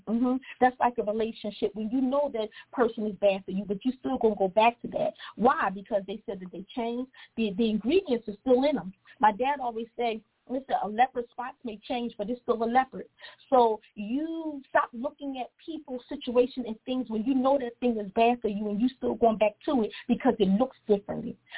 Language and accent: English; Philadelphia, Pennsylvania, United States; Yes, I'm from Philly. Yes, I missed it.